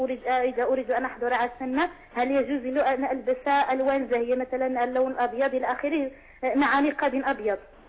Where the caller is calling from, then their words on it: Morocco; نحن عندنا في المغرب، مهم في المنطقة التي أنا أسكن فيها،